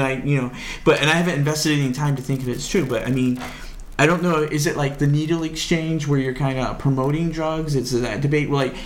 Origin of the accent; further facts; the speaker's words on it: United States; As an American, we all know that when things piss us off, you organize and you do something about it.